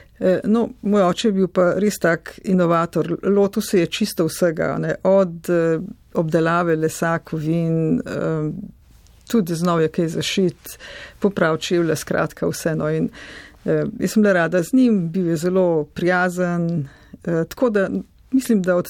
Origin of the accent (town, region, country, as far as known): Knape, Upper Carniola, Slovenia; born or raised there; also born or lived in Jesenice